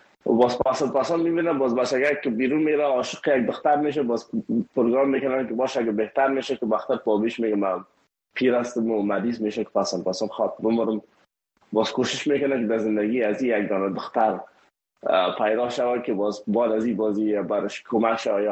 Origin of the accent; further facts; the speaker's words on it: Afghanistan; now in India; ما یک مهاجر بودیم مثل تمام مهاجرهایی که از افغانستان ایلا کردیم ما آمدیم طرف هندستان ما غریب بودیم